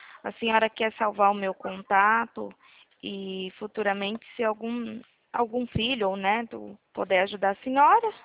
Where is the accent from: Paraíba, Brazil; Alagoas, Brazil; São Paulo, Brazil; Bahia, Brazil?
São Paulo, Brazil; Atibaia; Eu sou daqui de Atibaia, interior de São Paulo